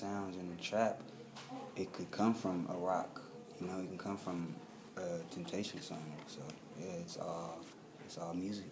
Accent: Long Beach, California, United States; I went to Long Beach Poly High, and I'm from Long Beach, California.

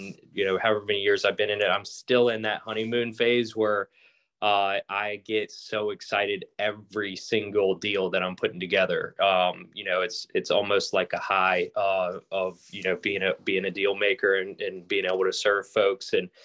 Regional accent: Richmond, Virginia, United States; Yeah, so born and raised in Richmond and went to Old Dominion University, studied economics, came right back to Richmond, Chesterfield area.

